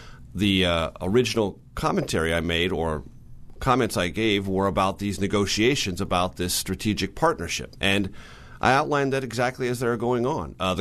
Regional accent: California, United States; I grew up in California.

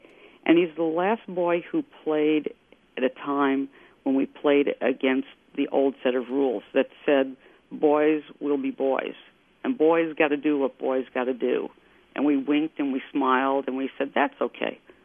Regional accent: New York, United States; You know, growing up in New York, you had to have a guy, even if you were a little girl who wore party shoes to opening day of the baseball season.

